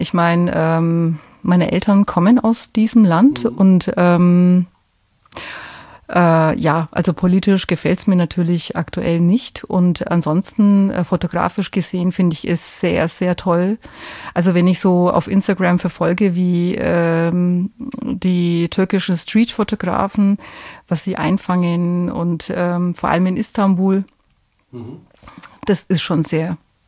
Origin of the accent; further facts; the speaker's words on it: Nuremberg, Bavaria, Germany; Ich bin Fränkin.